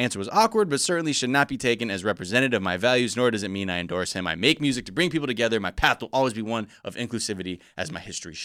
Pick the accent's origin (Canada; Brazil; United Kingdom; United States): Canada; As a Canadian, I regret answering this unexpected question without giving my response more context.